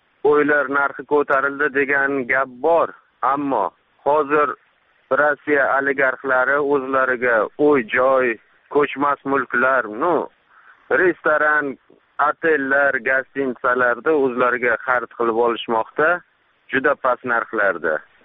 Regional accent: Shahrisabz, Qashqadaryo Region, Uzbekistan; moved away as an adult; now in Crimea, Ukraine; Men o'zim shaxsiy uyda turaman. Men o'zim Shahrisabzda tug'ilib o'sganman, Samarqandda o'qiganman. 8 yil bo'ldi Qrimga ko'chganimiz. Men o'zim Qrim tatari.

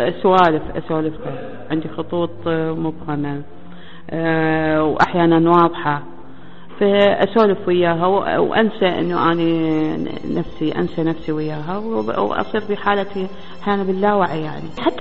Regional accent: Al Diwaniyah, Al-Qadisiyyah Governorate, Iraq; عندنا بالجنوب، أنا من محافظة القادسية أو الديوانية نسموها هسه، عايشة بالبستان وعايشة شايفة بنات الريف شلون يلبسون

